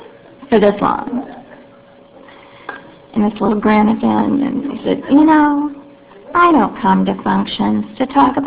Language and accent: English; Flint, Michigan, United States; I'm from Flint, Michigan.